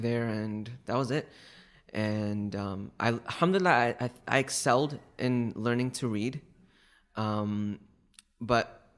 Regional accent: Brooklyn, New York, United States; born there; I was born in Brooklyn.

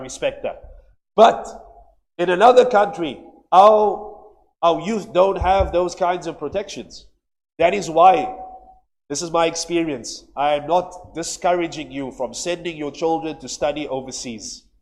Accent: South Africa; I always think about this example as a South African

